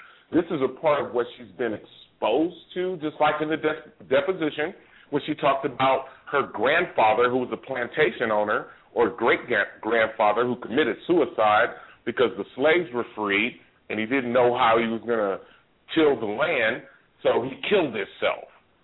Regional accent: California, United States; now in Atlanta, United States; I live in Atlanta, Georgia. I'm not from Atlanta, Georgia. I've been here since 2002. I'm from the Bay Area.

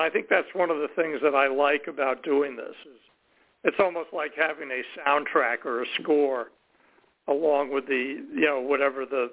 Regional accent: New York, United States; Recently, I've been doing a lot of poems about growing up in New York and our neighborhood

